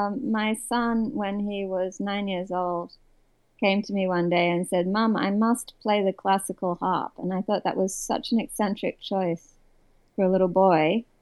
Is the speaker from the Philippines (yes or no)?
no; Australia; but me being an Australian of a certain generation, travel was a given. All Australians travel far and hard.